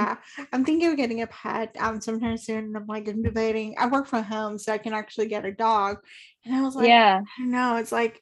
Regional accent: Puerto Rico; now in United States; So like I grew up in Puerto Rico, but I live in the States, and like my identity is different than from people who are first generation, third generation

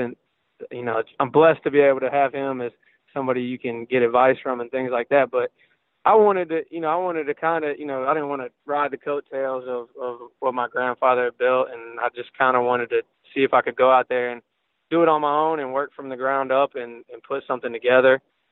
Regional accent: Durham, North Carolina, United States; just growing up in Durham and being around. We lived right there. I grew up there my whole life

